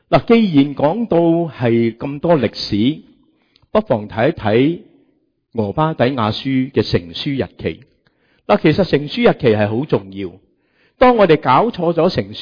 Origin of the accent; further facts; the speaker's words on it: Hong Kong; 我记得我小的时候在香港好喜欢跟我阿妈去花布街。